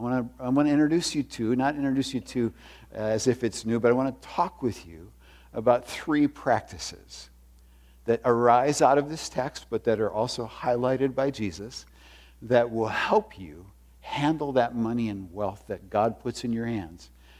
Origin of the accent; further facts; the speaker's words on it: Junction City, Wisconsin, United States; I grew up in Junction City, and I had a lot of sins that typical teenage boys in central Wisconsin have.